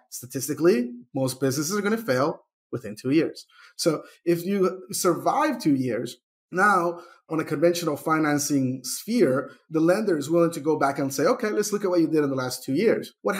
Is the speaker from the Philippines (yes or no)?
no; El Salvador; now in United States; So I'm from El Salvador. I was born there. I'm the oldest of three.